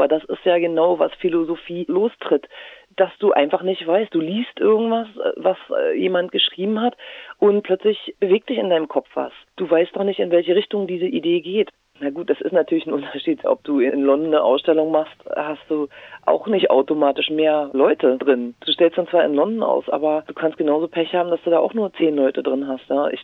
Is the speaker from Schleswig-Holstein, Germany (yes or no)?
no; Halberstadt, Saxony-Anhalt, Germany; Also ich bin in Halberstadt aufgewachsen, viele von meinen Freunden leben da, meine Familie natürlich auch.